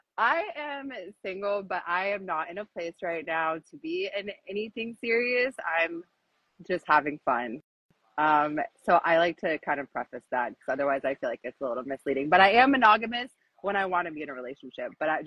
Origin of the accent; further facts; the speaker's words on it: Southern US, United States; I was like completely brainwashed by society and like growing up in the South.